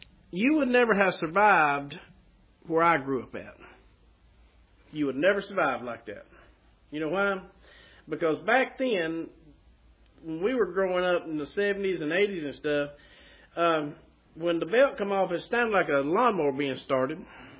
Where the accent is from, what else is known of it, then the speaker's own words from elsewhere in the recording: Gaffney, South Carolina, United States; And I know we're from Gaffney, but we're talking about Christianity-wise now, okay?